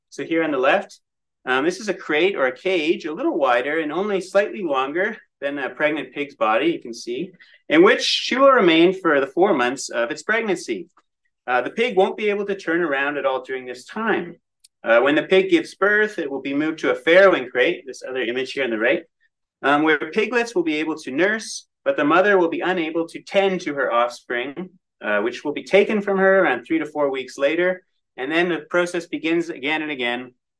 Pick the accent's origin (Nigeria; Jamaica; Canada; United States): Canada; Ontario; I grew up in Eastern Ontario, And our family actually hobby farmed numerous animals throughout my childhood.